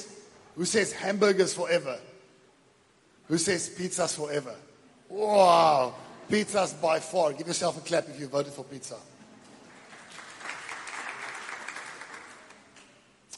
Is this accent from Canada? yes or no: no; Western Cape, South Africa; now in Secunda, South Africa; so we come from Secunda. We've been there 8 years, but we are originally from the Western Cape.